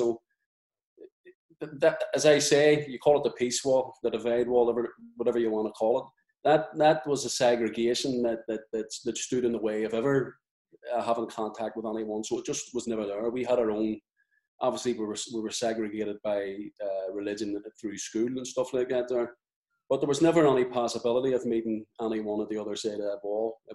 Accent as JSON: {"language": "English", "town": "Belfast", "region": "Northern Ireland", "country": "United Kingdom", "said": "So, I'm from Clonard"}